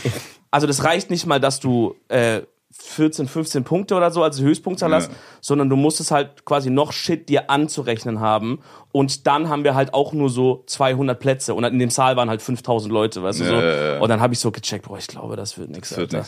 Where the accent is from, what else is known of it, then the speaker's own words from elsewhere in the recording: Baden-Württemberg, Germany; ich komme halt aus Stuttgarter Gegend und dann bin ich nach Tübingen